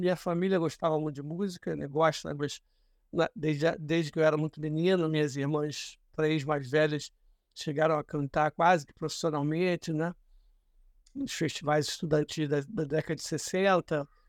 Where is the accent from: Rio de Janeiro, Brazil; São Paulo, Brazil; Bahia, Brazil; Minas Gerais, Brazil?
Rio de Janeiro, Brazil; Na infância mesmo, na história do bairro sul da cidade de Tijuca, a rua onde eu nasci tinha muita, muita música.